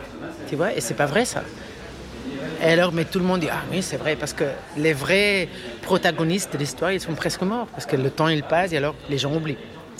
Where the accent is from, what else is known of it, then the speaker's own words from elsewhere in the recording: Barcelona, Catalonia, Spain; French is a second language; Nous, on est des Européennes, classe moyenne, blanc, avec une famille, entre guillemets, normale.